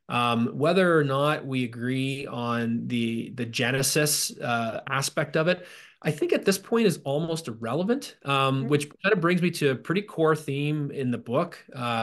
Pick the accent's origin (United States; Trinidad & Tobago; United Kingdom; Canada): Canada; Toronto, Ontario; I'm from the Toronto area